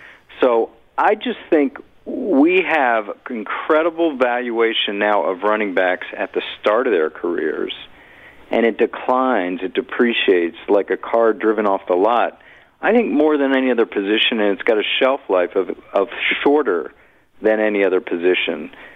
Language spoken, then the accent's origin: English; Washington, District of Columbia, United States; I grew up in Washington, D.C. At that time, they were called the Bullets, so that was my boyhood team